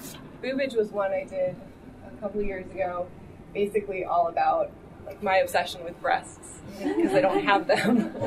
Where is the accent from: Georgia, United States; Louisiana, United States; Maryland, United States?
Maryland, United States; Baltimore; I'm from Baltimore, so I heard that there was a Baltimore league